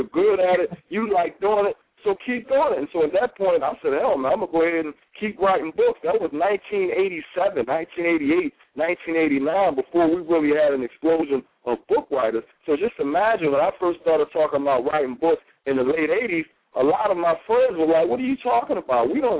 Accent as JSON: {"language": "English", "town": "Philadelphia", "region": "Pennsylvania", "country": "United States", "tie": "born or raised there", "said": "I was a typical boy growing up in Philadelphia."}